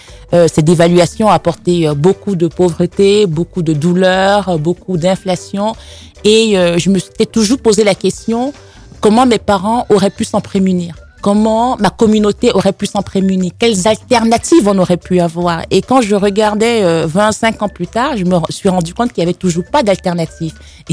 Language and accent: French; Cameroon; Je suis née au Cameroun il y a quelques années déjà. J'y ai grandi, j'ai fait toutes mes études primaires, secondaires.